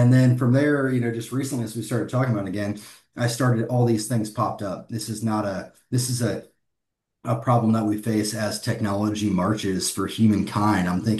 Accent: West Lafayette, Indiana, United States; I'm from West Lafayette, went to West Point, studied econ

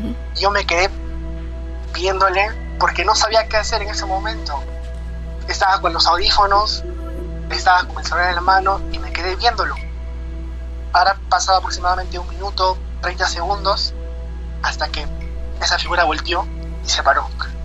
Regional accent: Huancayo, Junín, Peru; now in Lima, Peru

